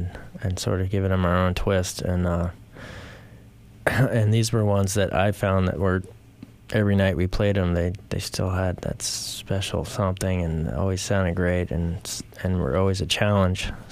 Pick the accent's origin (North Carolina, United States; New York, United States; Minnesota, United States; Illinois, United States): New York, United States; I always loved that cinema growing up, and I grew up in New York.